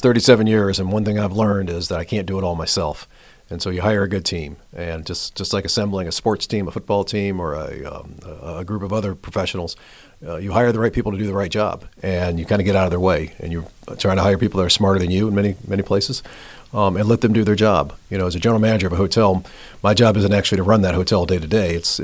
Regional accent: Virginia, United States; now in Jonesboro, United States; I grew up in the South. I grew up in Southwest Virginia. The hotel business kind of took me all over the country and brought me to Jonesboro.

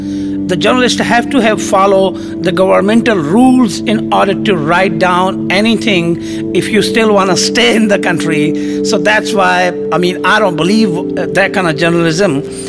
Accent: Azad Kashmir, Pakistan; now in Baltimore, United States; I'm born and raised in Pakistani-controlled Kashmir. Kashmir is a disputed territories between India and Pakistan.

